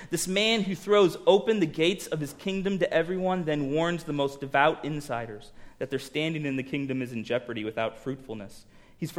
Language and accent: English; Miami, Florida, United States; I grew up in Miami. I grew up a Miami Heat fan.